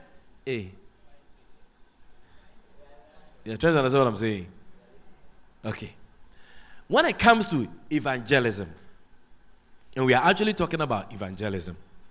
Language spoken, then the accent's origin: English; Georgetown, Guyana; And you see, because we are from Georgetown, we are bush people.